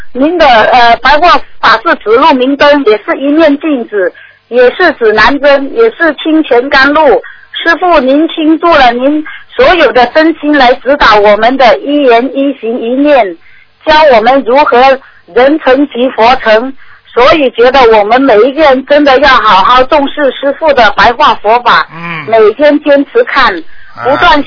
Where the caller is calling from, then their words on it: Singapore; 我是新加坡打来的。